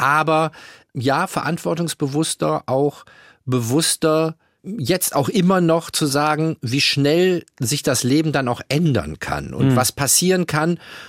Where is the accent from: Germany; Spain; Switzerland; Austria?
Germany; Duisburg, North Rhine-Westphalia; now in Frankfurt, Germany; Ja, hier in Frankfurt. Aber ich komme natürlich aus Duisburg